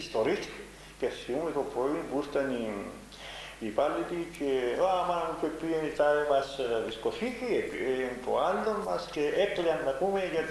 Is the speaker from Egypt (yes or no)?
no; Cyprus; Το δημοτικό κατεβέχτας είναι το στο χωριό μου στις Τιέρας.